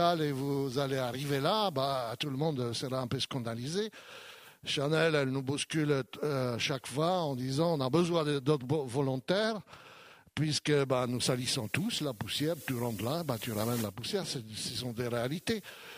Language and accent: French; France; Chez nous, en France, l'Église est séparée donc de l'État depuis 1905.